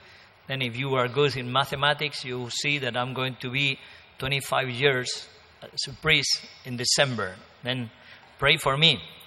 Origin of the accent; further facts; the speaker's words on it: Toledo, Castilla-La Mancha, Spain; I'm from Spain, Toledo, Spain.